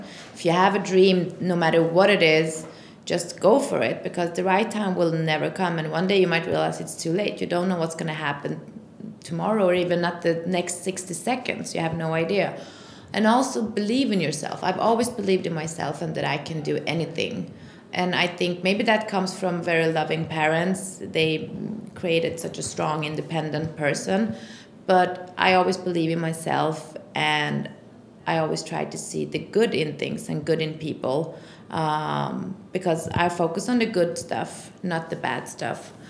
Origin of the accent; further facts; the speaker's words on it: Sweden; I grew up in Sweden, but in my passport it says I'm Persian, and I managed to come here, get my visa